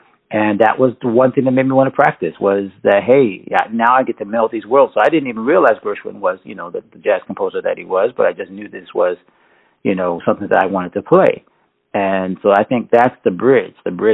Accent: Pensacola, Florida, United States; Well, I was raised up in North Florida, Northwest Florida. I usually call it East Alabama because most people, you know, the panhandle kind of like it's just a forgotten part of Florida, it seems. But that was Pensacola, Florida

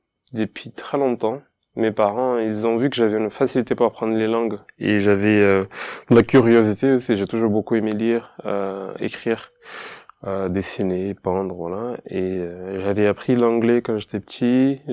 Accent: Rio de Janeiro, Brazil; moved away as an adult; now in France; Moi, j'ai grandi à Rio. Je suis né à Rio de Janeiro, j'ai grandi à Rio, je suis venu en France quand j'avais 23 ans.

